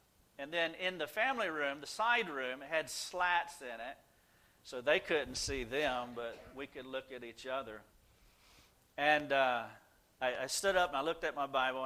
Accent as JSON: {"language": "English", "region": "North Carolina", "country": "United States", "tie": "born or raised there", "said": "And so on the way home, 135 miles to my hometown in North Carolina"}